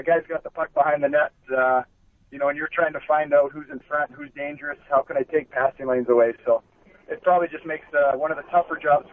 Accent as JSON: {"language": "English", "region": "Western Canada", "country": "Canada", "tie": "born or raised there", "said": "growing up in Western Canada in the 80s, the Oilers were dominant"}